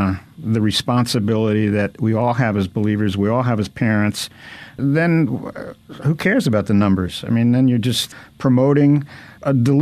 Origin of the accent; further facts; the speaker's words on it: Brooklyn, New York, United States; born there; now in Los Angeles, United States; I've lived in Los Angeles, the Los Angeles area. I was born in Brooklyn.